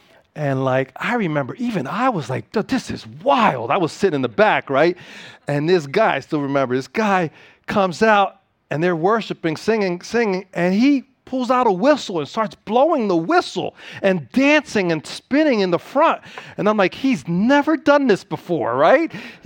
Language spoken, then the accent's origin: English; Philadelphia, Pennsylvania, United States; now in Piscataway, United States; I was like, well, I came from Philly. I got a job at AT&T, and they're like, you're working at Piscataway.